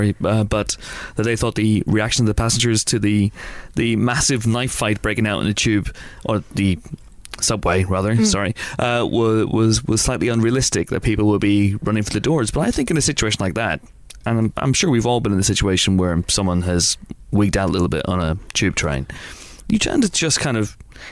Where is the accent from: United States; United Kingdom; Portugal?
United Kingdom; Northern Ireland; Well, of course, we're Northern Irish.